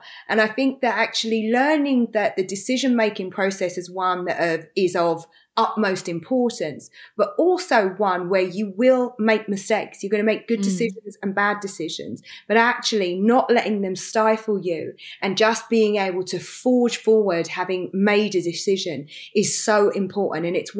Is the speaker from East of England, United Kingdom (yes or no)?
no; London, United Kingdom; now in Los Angeles, United States; It's so different. You know, it's so funny because I've been away for such a long time because of COVID, and so much has changed in London, but it still feels wonderful to me.